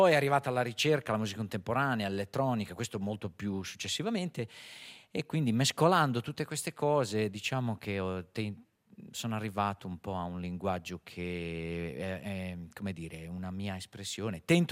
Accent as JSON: {"language": "Italian", "town": "Rimini", "region": "Emilia-Romagna", "country": "Italy", "tie": "born there", "said": "io sono romagnolo di estrazione, nasco sulle colline di Rimini"}